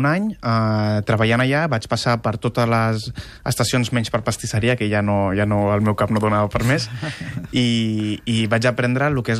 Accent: Barcelona, Catalonia, Spain; born there; Jo vaig néixer a Barcelona, sí.

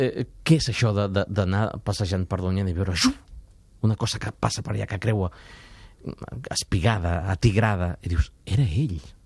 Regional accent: Catalonia, Spain; La meva infància a les Gavarres va ser una infància molt feréstec, molt de niño rapaz, que diuen, no?

